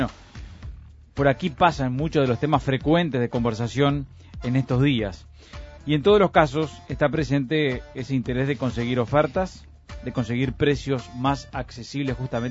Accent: Uruguay; ¿Somos eficientes los uruguayos a la hora de usar energía para calefaccionar nuestros hogares?

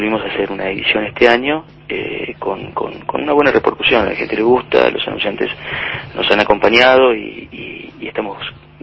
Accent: Argentina; Yo soy argentino, sí, soy publicista

